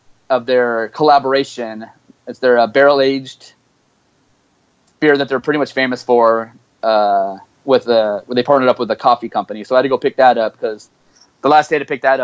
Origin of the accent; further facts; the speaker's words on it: California, United States; and you're like, I'm from California, this isn't traffic